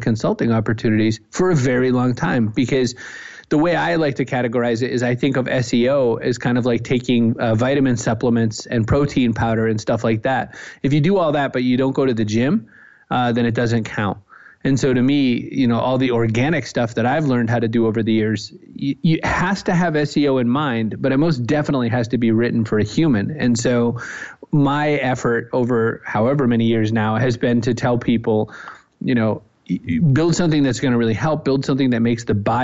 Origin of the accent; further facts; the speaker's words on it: New England, United States; East Coast, New England, work until you're dead kind of guy.